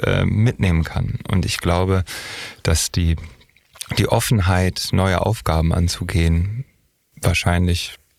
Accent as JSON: {"language": "German", "town": "Bergedorf", "region": "Hamburg", "country": "Germany", "said": "Also ich bin ja aus Bergedorf, also genau genommen aus Boberg. Da weiß ich gar nicht, ob man richtig sagen kann, Hamburg."}